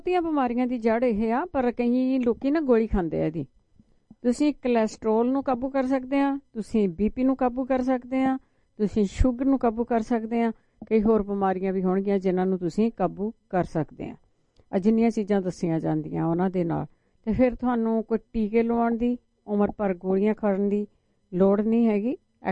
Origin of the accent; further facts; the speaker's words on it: Punjab, India; moved away; ਅਸੀਂ ਜਦੋਂ ਪੰਜਾਬ ਤੋਂ ਆਏ ਹਾਂ ਉੱਥੇ ਭੰਬੋਲਿਆਂ ਦੇ ਬੂਟੇ ਹੁੰਦੇ ਸੀ